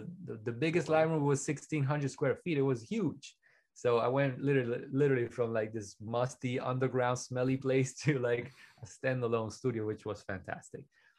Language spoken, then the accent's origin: English; Venice, Veneto, Italy; English is a second language; A kid growing up in Venice, Italy, being obsessed with audio